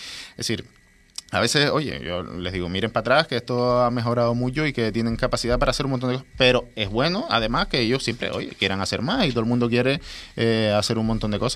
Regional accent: El Cotillo, Canary Islands, Spain; Yo soy del Cotillo, para mí mi fiesta del Cotillo es identidad, es cultura, es comunidad, es economía.

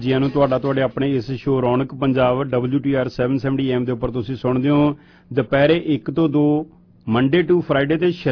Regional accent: Punjab, India; now in Canada; ਅਸੀਂ ਪੰਜਾਬ ਤੋਂ ਏਡੀ ਦੂਰ ਆ ਕੇ ਇੱਥੇ ਅਸੀਂ ਵੀ ਨੌਕਰੀ ਕਰਨ ਡਏ ਹਾਂ

